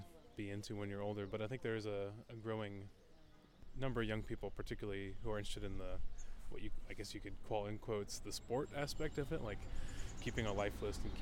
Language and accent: English; Kansas City, United States; now in Champaign, United States; I'm from Kansas City, and I currently live in Champaign, Illinois.